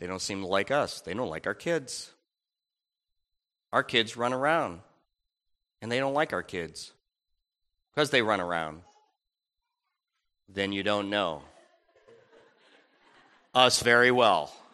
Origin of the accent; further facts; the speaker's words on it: Michigan, United States; She was from Illinois. I was from Michigan.